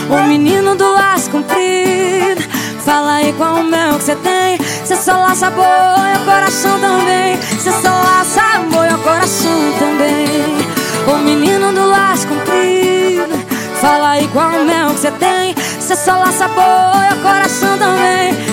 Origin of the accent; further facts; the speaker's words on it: Mato Grosso do Sul, Brazil